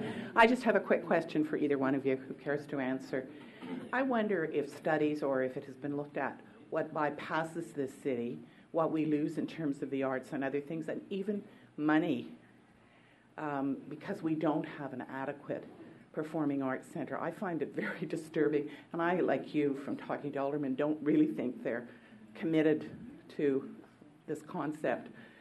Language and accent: English; Lethbridge, Alberta, Canada; from Lethbridge.